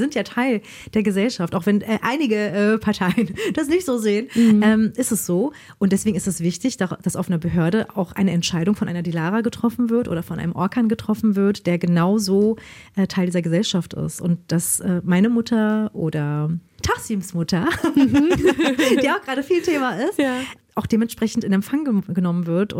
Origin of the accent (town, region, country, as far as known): Berlin, Germany; born there